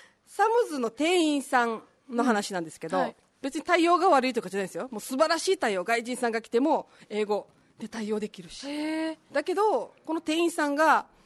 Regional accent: Okinawa, Japan; まあ、うどんはの沖縄市出身なので、

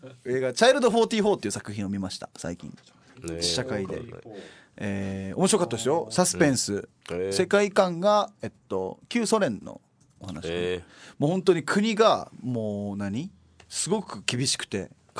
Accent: Kyoto, Japan; 結構京都には縁があるので、うん、本を読んでは地元京都で赤穂浪士ゆかりの地を訪ねたりしております。

